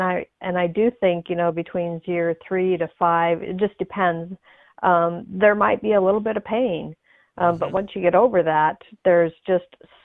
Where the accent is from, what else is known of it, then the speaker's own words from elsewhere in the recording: Colorado, United States; But I like to share the story that I'm from Colorado, where they do a lot of tillage.